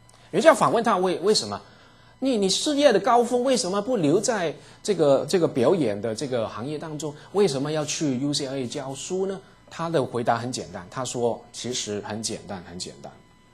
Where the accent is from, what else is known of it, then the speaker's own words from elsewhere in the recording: Guangdong, China; 我们广东人呢很喜欢吃那个我们叫煲仔饭啊